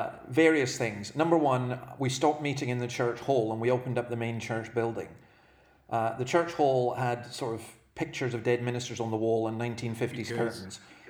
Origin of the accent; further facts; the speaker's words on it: Scotland, United Kingdom; also born or lived in Berwick-upon-Tweed, England; now in Australia; I'm from Scotland. Although I'll tell you this, but you have to keep it quiet. I was actually born in England, in Berwick-upon-Tweed, which is disputed territory, I know. But I have been a minister in Scotland for 33 years.